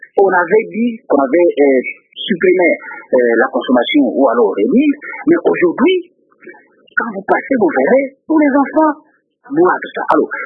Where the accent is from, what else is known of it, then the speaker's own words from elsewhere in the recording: Boma, Kongo Central, DR Congo; moi j'ai grandi à l'intérieur du pays, j'ai grandi à Boma.